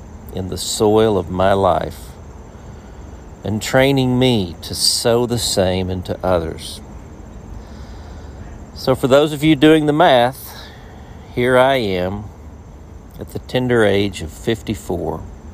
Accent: Dumas, Arkansas, United States; I grew up in Dumas, Arkansas, in a farming family, in a sleepy church, and with a heart to change the world.

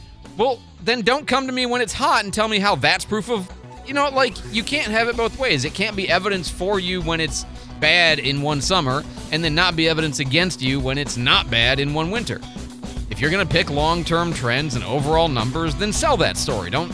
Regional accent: Illinois, United States; also born or lived in Michigan; You know, for us, I mean, PJ's from Wisconsin, you're from Iowa, I'm from Illinois. It just kind of feels like home a little bit.

